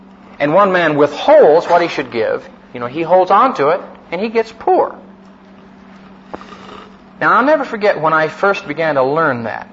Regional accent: Iowa, United States; Those of you who know anything about farming, I'm from Iowa.

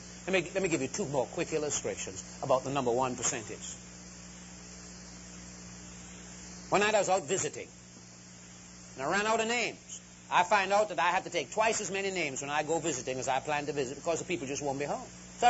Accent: Titusville, United States; I'm from Titusville, and I'm a Baptist minister.

